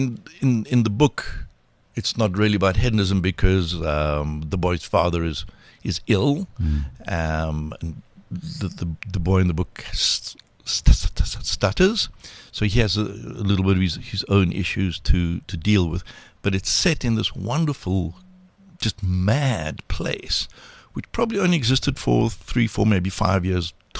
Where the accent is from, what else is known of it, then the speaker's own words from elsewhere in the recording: Hillbrow, Gauteng, South Africa; I was an 11-year-old growing up in Hillbrow